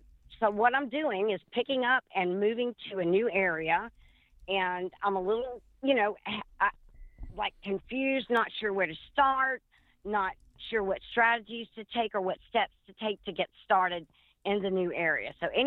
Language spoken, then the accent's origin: English; the South, United States; But we are from the South, so I'm very proud.